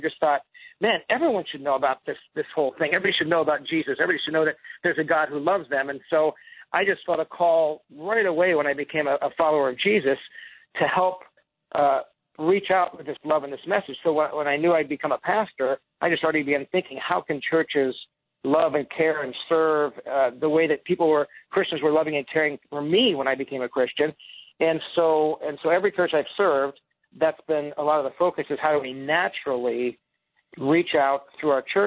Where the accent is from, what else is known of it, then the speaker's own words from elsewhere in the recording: Orange County, California, United States; because I grew up in Orange County, and I grew up in a completely non-church home, radically secular.